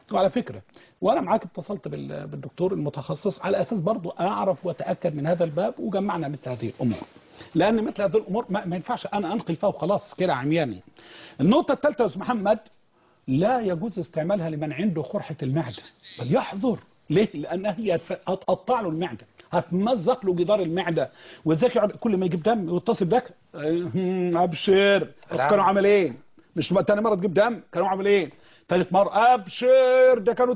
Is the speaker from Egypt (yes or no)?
yes; Egypt; احنا عندنا في مصر هنا